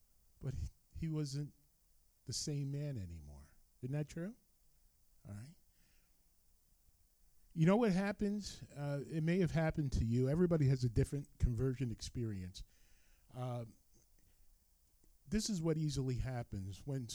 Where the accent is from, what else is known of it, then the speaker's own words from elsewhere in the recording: Rutherford, New Jersey, United States; he wanted to see where I grew up in Rutherford.